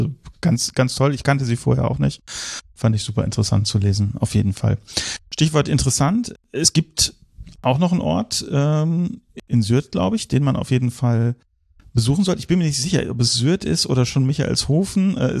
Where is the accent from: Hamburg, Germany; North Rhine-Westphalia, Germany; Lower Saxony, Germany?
North Rhine-Westphalia, Germany; Ich komme aus dem Sauerland.